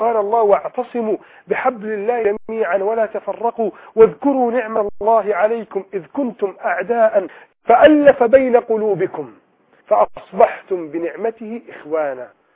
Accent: Egypt

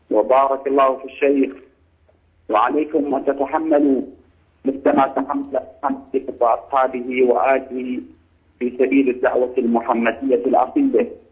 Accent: Iraq; وأنا من العراق ومن الشيعة.

